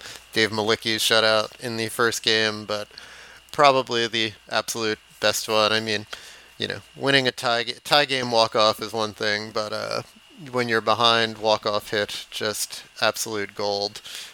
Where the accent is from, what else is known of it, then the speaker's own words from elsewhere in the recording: Bronx, New York, United States; I grew up in the Bronx and was a Met fan because New York, what the hell?